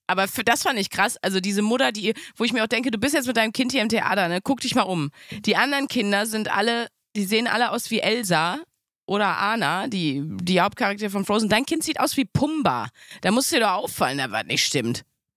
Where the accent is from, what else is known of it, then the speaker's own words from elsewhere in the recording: North Rhine-Westphalia, Germany; Ich meine, wir kommen aus dem Ruhrgebiet.